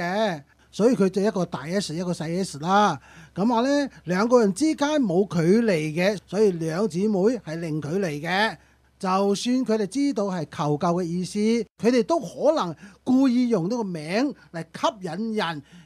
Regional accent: Guangdong, China; 我哋广东人咧就有句说话叫做唔怕生坏命，最怕就改坏名。

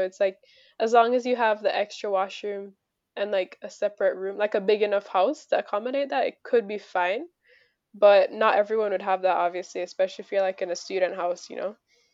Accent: Jamaica; Oh, sorry. I'm from Jamaica.

